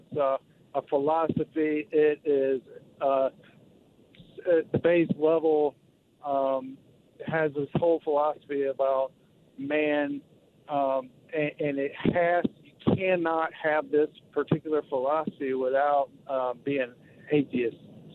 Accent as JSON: {"language": "English", "town": "Florence", "country": "United States", "tie": "born or raised there", "said": "I'm headed to my hometown of Florence, home of a certain famously corrupt politician."}